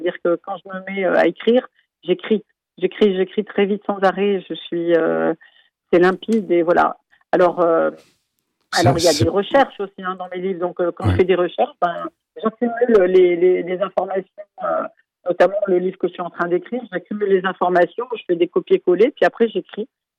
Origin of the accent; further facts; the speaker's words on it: Dijon, Bourgogne-Franche-Comté, France; also born or lived in Lyon; Et j'ai vécu à Lyon au début. Et après, oui, je pensais à Grenoble. Je suis de Dijon, moi, j'ai vécu à Dijon.